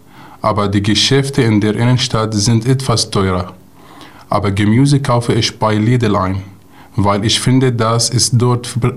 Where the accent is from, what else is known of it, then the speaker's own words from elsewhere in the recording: Damascus, Damascus Governorate, Syria; first language Arabic; German is a second language; now in Germany; Ich bin 24 Jahre alt und komme aus Damaskus, Syrien. Ich bin am September 2015 in Deutschland angekommen und habe zurzeit 2 Monate in Friedland und danach 6 Monate in Nonstig gelebt.